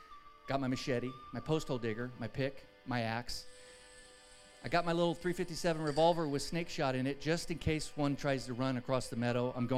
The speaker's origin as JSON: {"language": "English", "town": "Oakland", "region": "California", "country": "United States", "tie": "born or raised there", "said": "So I grew up in Oakland in concrete, and I never dealt with gophers. I dealt with all the other things, you know, growing up in East Oakland in the 70s."}